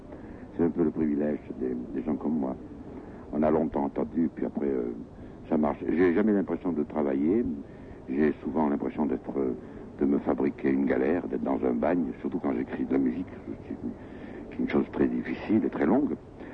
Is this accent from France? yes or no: no; Monaco; Vous savez que moi je suis monégasque, on ne me demande jamais de venir chanter ici. Je ne chante jamais dans mon pays.